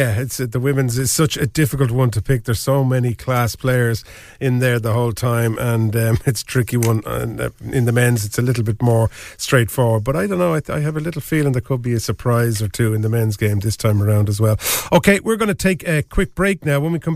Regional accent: Bray, Leinster, Ireland; now in Greystones, Ireland; because I'm from Bray originally, living in Greystones now

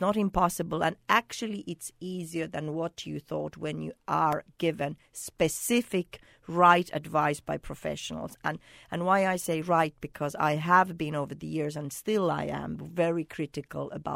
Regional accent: Finland; now in Ireland; I'm coming from Finland and I'm living in Ireland

